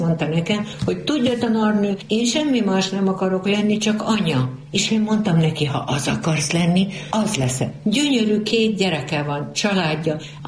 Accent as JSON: {"language": "Hungarian", "region": "Palócföld", "country": "Hungary", "said": "Ez megint csak az, hogy a palótságot, én nem születtem palócnak, de azzá váltam. Mert ez a kultúra vett körül. Ízig, vérig palócnak mondom magam."}